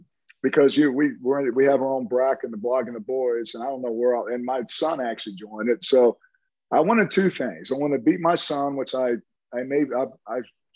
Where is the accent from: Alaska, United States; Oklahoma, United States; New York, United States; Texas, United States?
Oklahoma, United States; Tulsa; I'm from Tulsa, so I know all about Oral Roberts.